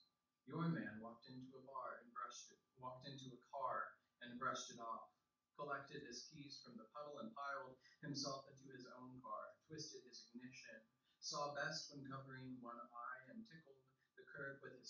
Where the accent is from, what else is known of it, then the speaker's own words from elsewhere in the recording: the South, United States; I was raised pretty predominantly in the South